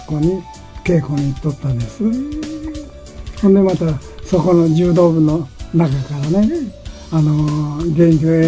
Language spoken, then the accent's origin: Japanese; Shimane, Japan; それは生まれ故郷ですから